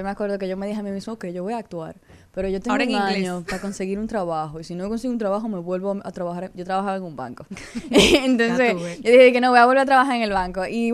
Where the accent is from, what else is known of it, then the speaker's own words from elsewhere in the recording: Dominican Republic; accent: Dominican; porque como ustedes se pueden dar cuenta, yo sí hablo bastante dominicano.